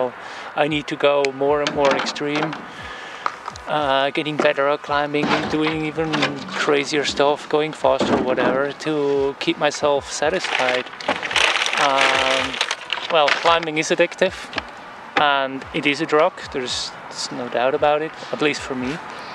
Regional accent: Switzerland; English is a second language; Yeah, I'm coming from Switzerland.

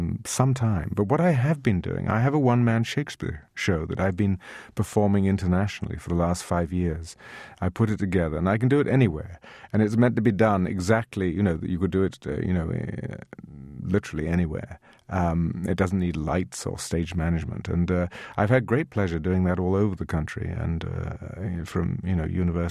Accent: England, United Kingdom; I was brought up in England

